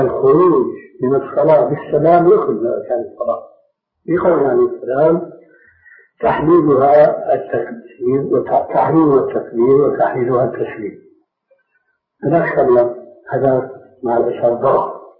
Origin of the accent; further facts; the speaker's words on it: Damascus, Damascus Governorate, Syria; عندنا في دمشق